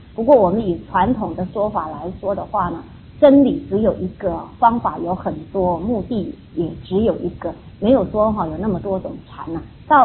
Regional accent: China; 因为我们中国人的习气跟传承的方法，发展出来的这种教学方法是根据我们中国人的习气所设计出来的

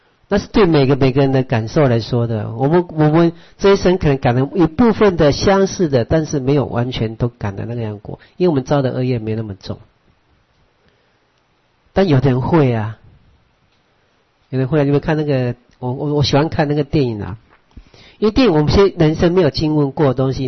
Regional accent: Taiwan; 因为我本身台湾人，所以听着跟他讲台湾话，这人跟他亲切

